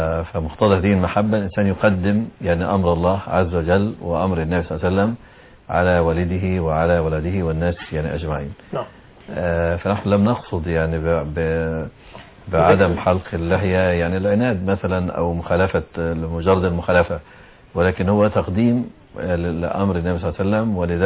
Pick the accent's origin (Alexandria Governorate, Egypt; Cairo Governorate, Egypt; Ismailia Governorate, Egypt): Alexandria Governorate, Egypt; Alexandria; أحد الإخوة الكرام عندنا بالإسكندرية